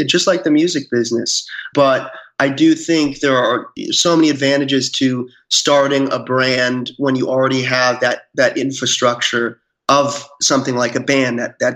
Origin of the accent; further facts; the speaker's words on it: Salem, Massachusetts, United States; I grew up around the Salem area. And I think consciously and subconsciously, the whole obviously historical nature of that area seeped into who I am.